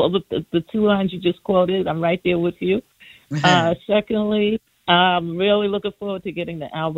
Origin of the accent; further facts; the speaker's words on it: Harlem, New York, United States; a young black girl growing up in Harlem